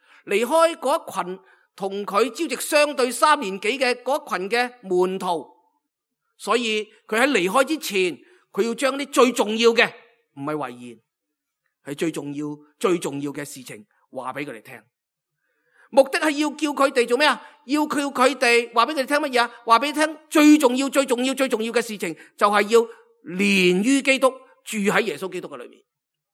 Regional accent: Hong Kong; 佢提醒呢我哋香港人啊要小心啲啊

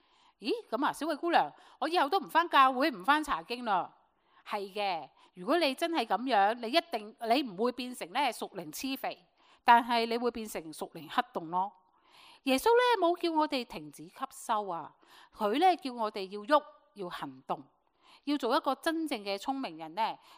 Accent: Hong Kong; 我们香港人来的嘛

